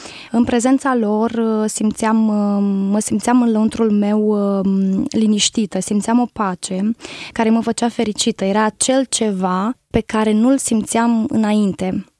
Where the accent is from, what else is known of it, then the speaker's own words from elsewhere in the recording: Suceava, Suceava County, Romania; born there; M-am născut în Suceava, într-o familie simplă, de creștini ortodoxi. Sunt cea mai mică din cei 3 copii ai familiei.